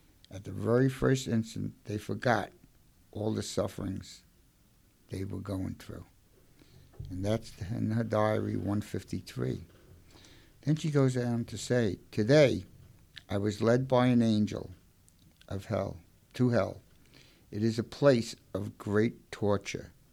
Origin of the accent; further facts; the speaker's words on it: Brooklyn, New York, United States; born there; I was born in Brooklyn and I don't have good diction